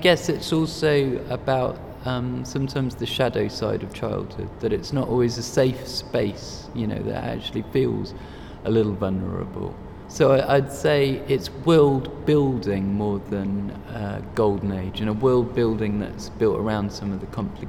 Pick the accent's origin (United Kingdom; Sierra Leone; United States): United Kingdom; Bradford, Yorkshire and the Humber; born there; I was born in Bradford, and so, you know, born British, my father's a British man, and my mother's from India.